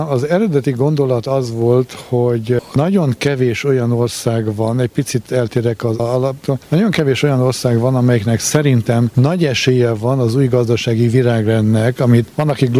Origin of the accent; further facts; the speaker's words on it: Cluj-Napoca, Transylvania, Romania; én kolozsvári erdély származású vagyok